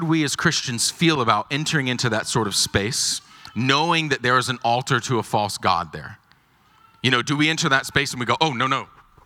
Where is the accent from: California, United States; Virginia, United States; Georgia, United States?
Georgia, United States; When I grew up in Georgia, donut culture is not a big thing because kolaches don't exist.